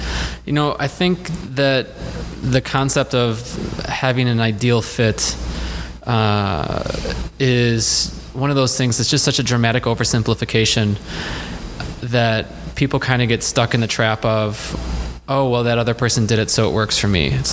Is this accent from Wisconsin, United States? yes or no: yes; Random Lake, Wisconsin, United States; Yeah, just like Nate, I am a Wisconsin product. Not quite as local. I grew up in Sheboygan County in a tiny little town called Random Lake.